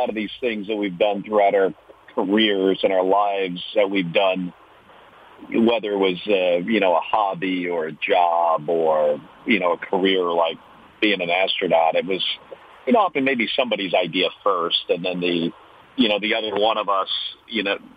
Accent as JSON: {"language": "English", "region": "New Jersey", "country": "United States", "tie": "born or raised there", "said": "Yeah, so Scott and I, we grew up in New Jersey in the 1960s and 70s."}